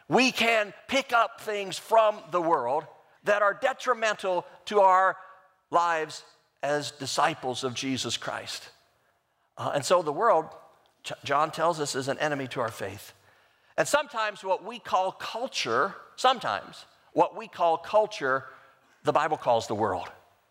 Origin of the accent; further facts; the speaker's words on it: St. Louis, Missouri, United States; See, because we came from St. Louis where you don't have accents. We just have a good old American accent, right? I lived off of 44.